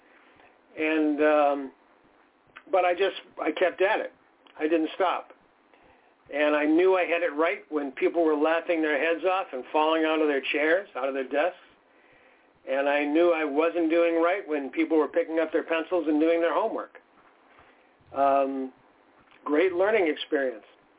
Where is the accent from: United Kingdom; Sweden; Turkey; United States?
United States; Melrose, Massachusetts; born there; Originally, I was born in Melrose, Massachusetts.